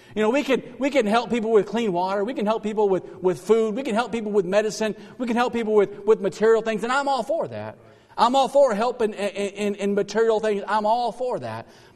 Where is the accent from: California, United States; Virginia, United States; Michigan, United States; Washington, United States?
Michigan, United States; Adrian; I was in my hometown there in Adrian